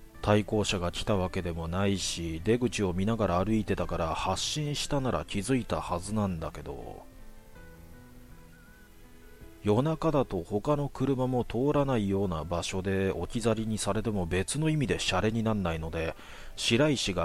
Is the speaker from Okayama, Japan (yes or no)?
no; Nagasaki, Japan; 地元長崎では一番メジャーだった幽霊屋敷が取り壊されてから